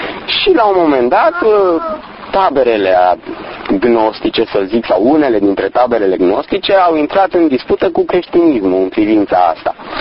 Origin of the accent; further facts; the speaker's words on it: Baia Mare, Maramureș County, Romania; now in Bucharest, Romania; sunt din Baia Mare, de origine, deci din satul lung mai precis. Am ajuns prin București într-un mod mai mult sau mai puțin accidental